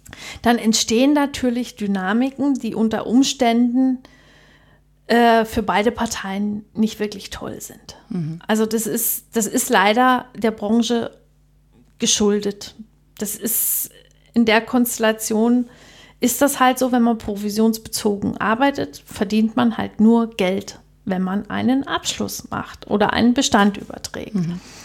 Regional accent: East Germany, Germany; als Ossi-Kind

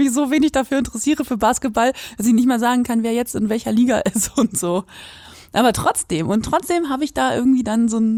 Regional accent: Quakenbrück, Lower Saxony, Germany; wenn ich irgendwo gesagt habe, ich komme aus Quakenbrück

